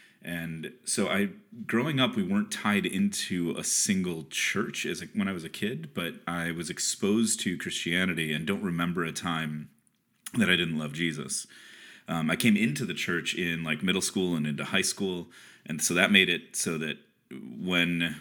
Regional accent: Chicago, Illinois, United States; Yeah, growing up in Chicago, served a church in Chicago through college and seminary, and then took a calling in Indianapolis for 4.5 years.

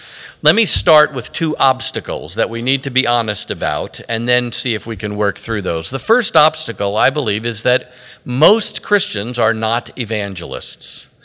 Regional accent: New York, United States; I went to Temple University in Philadelphia. I'm originally from New York.

